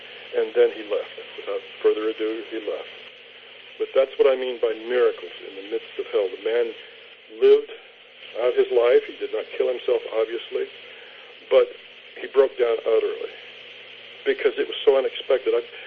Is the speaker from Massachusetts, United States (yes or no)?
no; Kansas, United States; I'm from Kansas. I was born in Kansas.